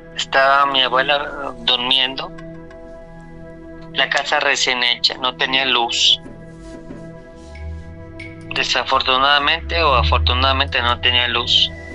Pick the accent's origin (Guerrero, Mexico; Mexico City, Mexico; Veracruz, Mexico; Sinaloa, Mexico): Veracruz, Mexico; Soledad de Doblado; Es que yo soy de Veracruz.